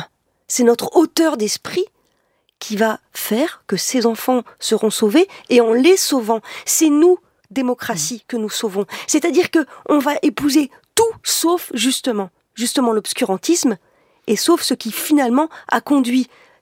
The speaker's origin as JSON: {"language": "French", "region": "Grand Est", "country": "France", "said": "J'en sais quelque chose, je suis Lorraine."}